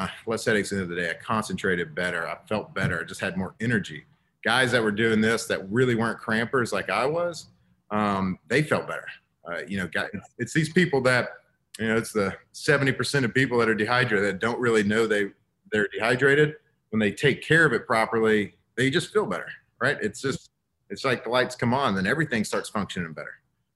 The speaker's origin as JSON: {"language": "English", "region": "Texas", "country": "United States", "tie": "born or raised there", "said": "You know, I grew up and born and raised in Texas."}